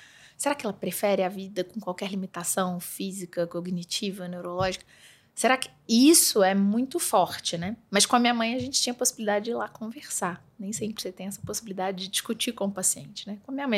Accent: Petrópolis, Rio de Janeiro, Brazil; Nós somos de Petrópolis, mas foi por uma coincidência que a gente estava lá.

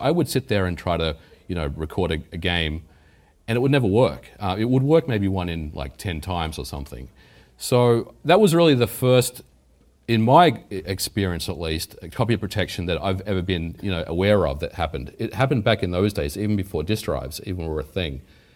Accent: Australia; born there; Now, I was born in Australia, and tape drives were very, very popular.

